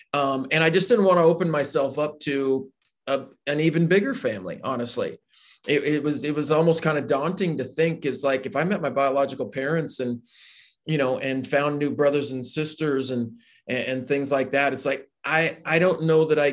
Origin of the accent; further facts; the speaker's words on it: Portland, Oregon, United States; born there; So I was born in Portland, Oregon, and I lived in a orphanage called Waverly Children's.